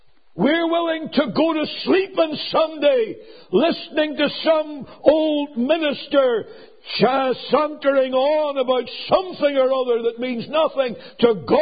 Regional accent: United States; now in United Kingdom; There is, in every corner of British society, as an American

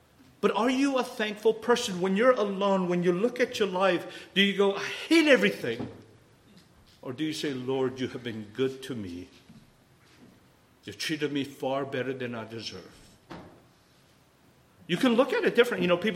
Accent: South Korea; English is a second language; Oh, I came from Korea, I was adopted, and I begin to see a pattern that God delivered me.

